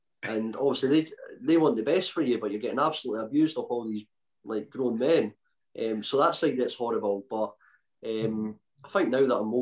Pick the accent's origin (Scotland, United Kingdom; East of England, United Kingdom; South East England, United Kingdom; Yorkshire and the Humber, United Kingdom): Scotland, United Kingdom; Dunfermline; because I'm from Dunfermline.